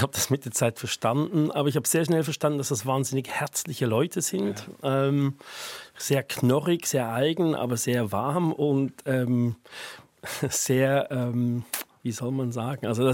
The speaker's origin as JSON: {"language": "German", "country": "Switzerland", "said": "Und dann habe ich gesagt, ja, aus Jasmund, das war ein Stadtteil. Und dann sagt er, nee, irgendwie mein Land. Dann habe ich gesagt, Switzerland."}